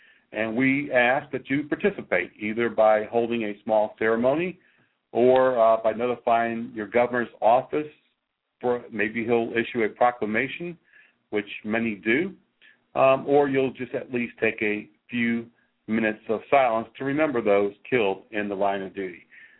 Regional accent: Connecticut, United States; We'll also be going to Hartford, Connecticut, my home state, coming up in the next few months.

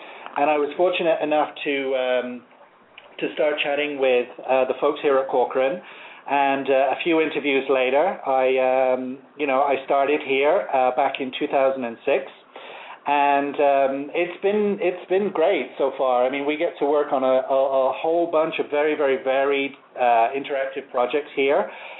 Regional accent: England, United Kingdom; now in United States; So that's how I came to move from England to the States.

